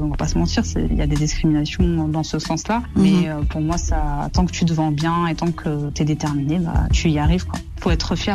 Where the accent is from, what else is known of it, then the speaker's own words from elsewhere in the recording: Gennevilliers, Île-de-France, France; Alors j'ai grandi dans le 92 à Gennevilliers, donc je suis née là-bas et j'ai grandi là-bas, j'ai fait toutes mes études quasiment à Gennevilliers, dans un quartier qui s'appelle le quartier des Grésillons, qui est super agréable